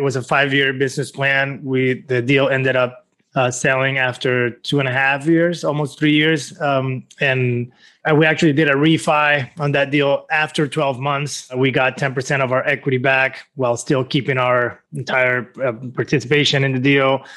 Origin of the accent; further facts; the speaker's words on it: Venezuela; now in United States; So I'm originally from Venezuela. That's in Latin America. Moved to the United States in 2010